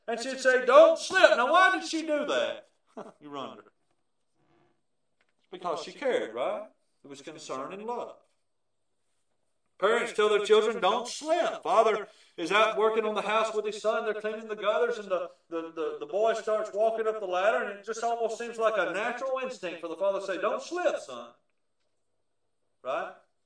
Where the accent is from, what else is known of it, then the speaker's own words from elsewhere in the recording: Savannah, Georgia, United States; When I was growing up in Savannah, the house we lived on Poplar Street for many, many years